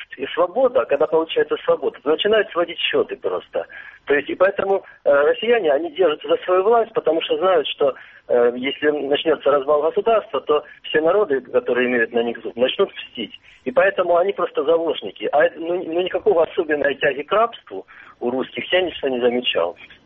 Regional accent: Luhansk Oblast, Ukraine; я из Луганской области.

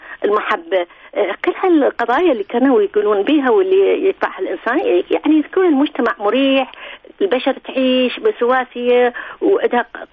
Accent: Basra, Basra Governorate, Iraq; also born or lived in Zubair; وانا الحقيقة بس الابتدائية قضيتها بالزبير، بعد الابتدائية رحنا للبصرة، امي انا من البصرة ابوي من الزبير، فمن رحنا للبصرة طبعا اخذت بس ظلمت الكلمات الزبيرية

